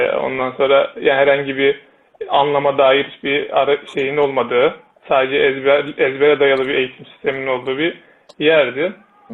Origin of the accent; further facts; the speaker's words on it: Gümüşhane, Turkey; now in Istanbul, Turkey; mekatronik mühendisiyim. İstanbul Bağcılar'da yaşıyorum. Memleketim de Gümüşhane.